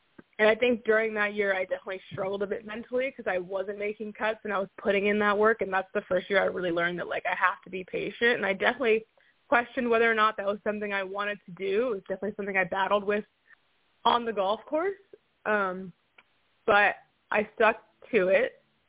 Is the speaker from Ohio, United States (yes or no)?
yes; Toledo, Ohio, United States; now in Orlando, United States; So I'm from Toledo, Ohio. Originally, I now live in Orlando, Florida.